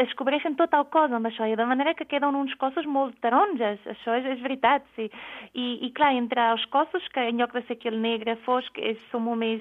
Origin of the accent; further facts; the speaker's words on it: Portugal; Catalan is a second language; moved away as an adult; now in Spain; No, jo sóc portuguesa i des de l'any 99 que vaig venir a Catalunya a fer Erasmus, com passa molta gent, ja m'hi vaig quedar, no?